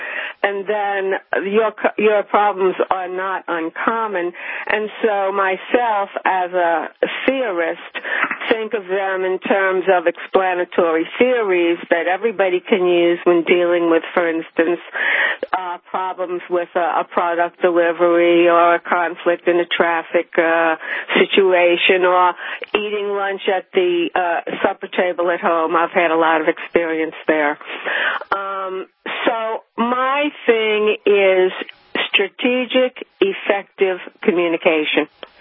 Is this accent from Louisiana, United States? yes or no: yes; New Orleans, Louisiana, United States; Listen, I come from New Orleans, so we use all kind of words.